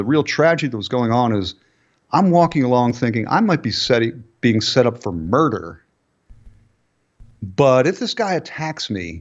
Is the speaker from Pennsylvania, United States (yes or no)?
yes; Philadelphia, Pennsylvania, United States; Oh, there's my hometown. There's Philadelphia. That's Kensington.